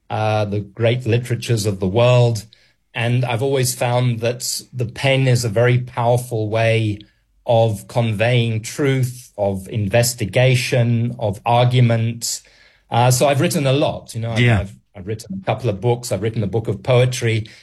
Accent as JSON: {"language": "English", "country": "Nigeria", "tie": "born or raised there", "also_born_or_lived": "Ghana", "said": "I grew up in a number of different African countries. In fact, I was born in Nigeria."}